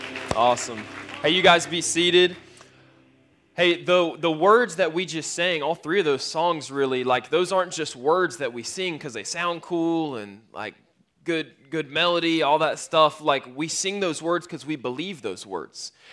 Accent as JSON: {"language": "English", "region": "Florida", "country": "United States", "tie": "born or raised there", "said": "Spent a lot of time at the beach because I grew up in Florida."}